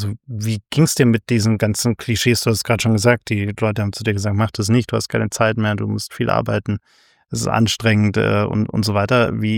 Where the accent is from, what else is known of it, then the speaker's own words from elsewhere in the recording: Munich, Bavaria, Germany; Ich komme aus München, da fehlt mir das Konzept auch immer so ein bisschen.